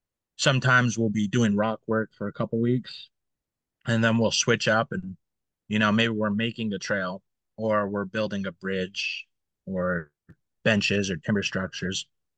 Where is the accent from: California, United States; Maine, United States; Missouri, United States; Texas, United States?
Maine, United States; And I was born and raised in Maine, so all I've really known is the Wabanaki homelands.